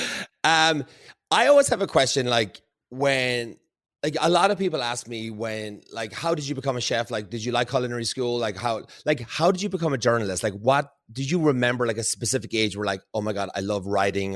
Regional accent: Ireland; I'm from Ireland, like, so we can barely speak English, first of all.

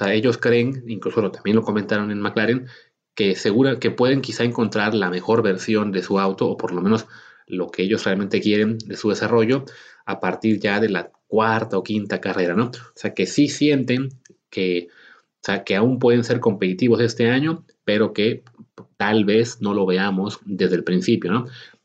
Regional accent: Mexico; nosotros como mexicanos pues tenemos ahí puesto el ojito

